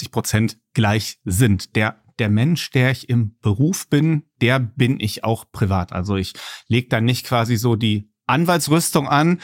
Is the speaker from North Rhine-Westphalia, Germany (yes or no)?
yes; Altena, North Rhine-Westphalia, Germany; Ich bin kein gebürtiger Essener. Ich bin geboren in der Stadt Altena. Das liegt im Sauerland. Das ist eine klassische Kleinstadt im Sauerland, wo so ungefähr 20.000 Leute wohnen. Da bin ich geboren und aufgewachsen bis nach meinem Abitur.